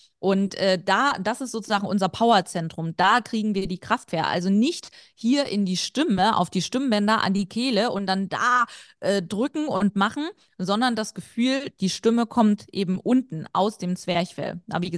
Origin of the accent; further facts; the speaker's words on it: Saxony, Germany; Ich komme ursprünglich aus Sachsen und wurde da sehr, also ich musste sehr hart, intensiv bestimmte Vokale zum Beispiel üben.